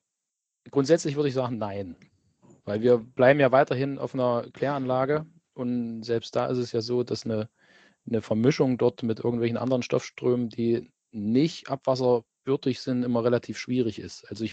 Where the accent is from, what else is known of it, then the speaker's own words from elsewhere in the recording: Germany; Na, ich komme ja aus der Ecke hier. Also ich bin so in diesem Grenzgebiet zwischen Thüringen und Sachsen-Anhalt beheimatet und habe ja in Leipzig und Dresden studiert und wollte dann irgendwann wieder zurück in die heimatliche Gegend. Und da hat es mich letzten Endes dann nach Weimar verschlagen.